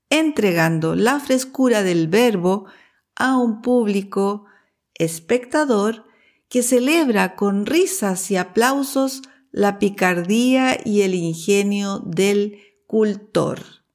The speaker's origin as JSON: {"language": "Spanish", "town": "Santiago", "region": "Santiago Metropolitan", "country": "Chile", "tie": "born or raised there", "said": "Yo nací en la ciudad. Yo soy de Santiago. No vengo del campo."}